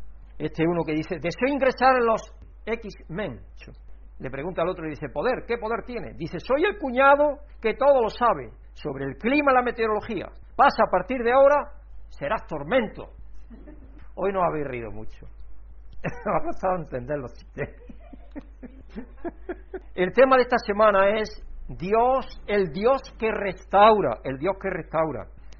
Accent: Andalusia, Spain; accent: Andalusian; lo que hablo es andaluz, yo soy del sur de España. Es español, pero es con un acento bien fuerte. Entonces mi acento es no es madrileño como el de mi hijo.

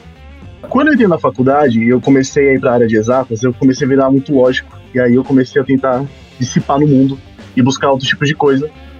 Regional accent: São Paulo, Brazil; Eu não, sou de São Paulo.

